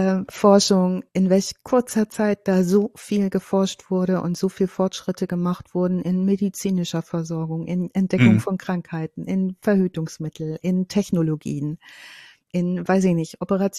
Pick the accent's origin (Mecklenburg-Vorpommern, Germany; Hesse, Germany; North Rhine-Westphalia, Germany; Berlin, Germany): North Rhine-Westphalia, Germany; Ich komme ja aus Ostwestfalen, vom Plattenland.